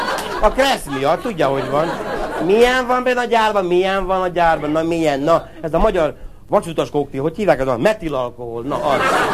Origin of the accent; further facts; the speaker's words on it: Budapest, Hungary; now in -; Háború után, képzeljék, kőbányán nevelkedtem.